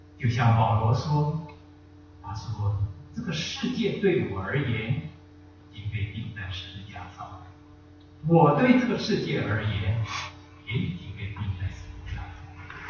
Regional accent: Taipei, Taiwan; now in United States; 我记得我当初来到美国之后，我从台北来到美国，我大概过了四年多之后，我第一次回去，回去之后家完全不一样

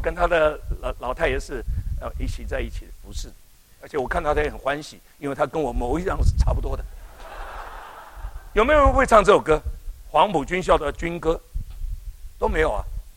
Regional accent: China; now in Taiwan; 这里我从大陆来的，两岸呢，海峡两岸手心手背都是肉的。

